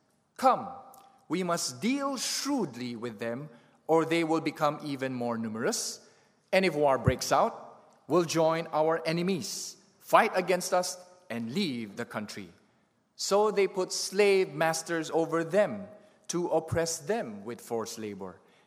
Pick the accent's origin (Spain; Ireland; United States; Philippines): Philippines; I grew up in the Philippines